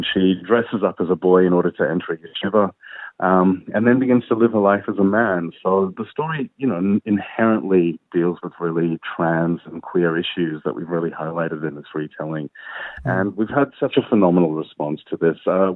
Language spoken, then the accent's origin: English; Johannesburg, Gauteng, South Africa; now in Melbourne, Australia; I grew up in South Africa in Johannesburg, but I've been in Melbourne since 1998.